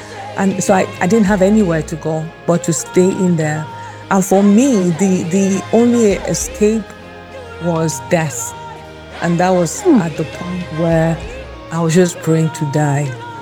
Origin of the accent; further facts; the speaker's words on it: Kogi, Nigeria; I'm from Kogi State, so some of these things I'm not too used to them.